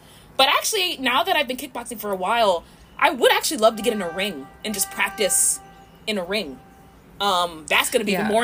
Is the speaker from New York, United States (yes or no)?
yes; New York, United States; because I'm from New York, so we're just naturally aggressive.